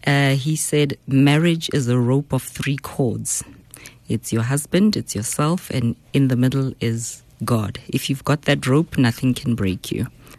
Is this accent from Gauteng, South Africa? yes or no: yes; Sebokeng, Gauteng, South Africa; I'm from the Vaal. I was born in Sharpeville, raised in the Vaal, Sebokeng, schooled there as well, tertiary, went to VUT